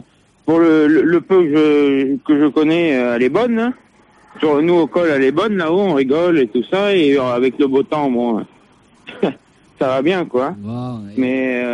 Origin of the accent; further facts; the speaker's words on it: Centre-Val de Loire, France; Non, je suis originaire de Ré-Loire. Dans le 28.